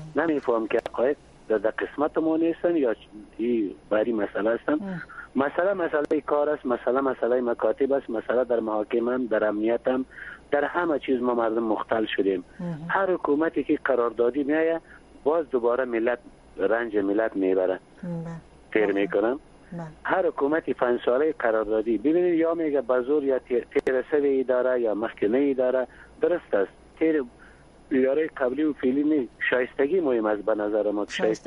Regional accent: Kabul, Afghanistan; از کابل هستم

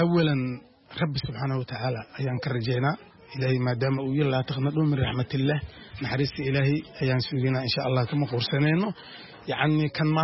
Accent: Lower Shabelle, Somalia; born there; meeshii hadda gobolka Shabeellada Hoose aan ku dhalanay

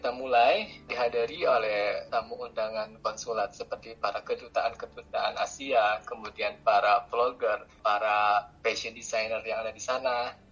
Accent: West Java, Indonesia; sama saya Jawa Barat

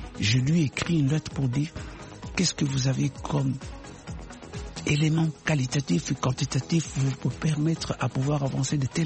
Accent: DR Congo; mon pays d'origine, la République démocratique du Congo.

